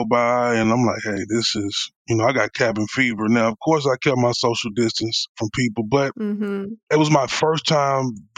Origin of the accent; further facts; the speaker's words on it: Alabama, United States; It was amazing. I feel like I've always been an ambassador for the area.